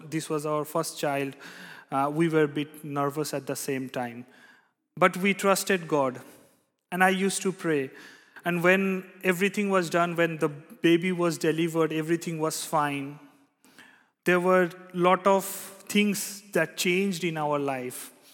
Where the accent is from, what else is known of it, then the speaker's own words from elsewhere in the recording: India; now in Netherlands; It's been almost 2.5 years that I'm living in Netherlands. I come from a very small town in India.